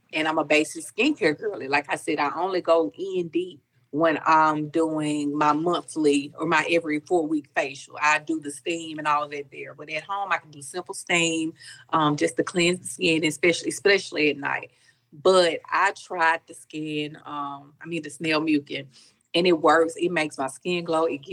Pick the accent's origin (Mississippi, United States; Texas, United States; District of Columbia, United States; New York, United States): Mississippi, United States; Grenada; I am from Grenada, Mississippi.